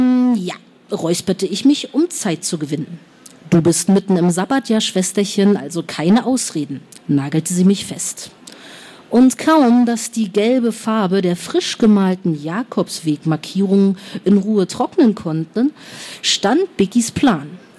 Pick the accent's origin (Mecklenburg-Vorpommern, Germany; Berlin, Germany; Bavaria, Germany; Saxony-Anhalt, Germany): Mecklenburg-Vorpommern, Germany; Stralsund; born there; Und ich selbst bin gebürtige Stralsunderin, bin Fischkopf.